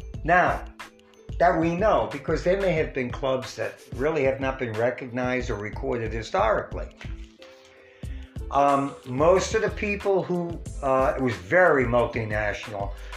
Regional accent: New York City, New York, United States; I was born and raised in Hell's Kitchen, so I knew most of New York, especially Manhattan.

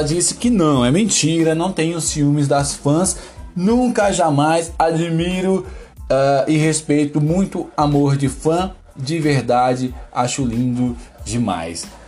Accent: Osasco, São Paulo, Brazil; Porque eu também sou de Osasco.

